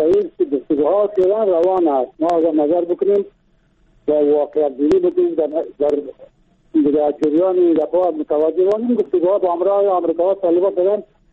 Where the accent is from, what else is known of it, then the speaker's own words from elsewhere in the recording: Bamyan, Afghanistan; از بامیان هستم.